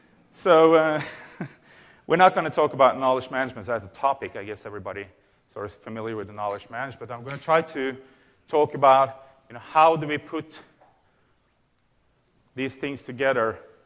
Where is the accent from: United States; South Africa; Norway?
Norway; I'm from Norway, so I flew first to London and then from London and here.